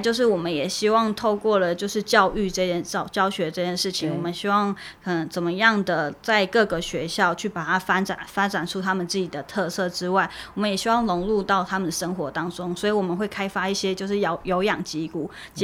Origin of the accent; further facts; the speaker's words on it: Taoyuan, Taiwan; 就是算是我因为我本身是桃园人这样子，然后我们全部几乎都是因为在台中读书，